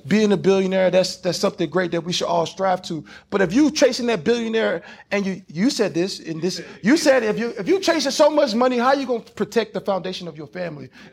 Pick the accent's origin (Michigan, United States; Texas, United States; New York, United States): Texas, United States; Houston; also born or lived in Louisiana; I'm not from LA. I'm from Louisiana, Houston, Texas, both Louisiana, Houston, Texas. So I'm Southern.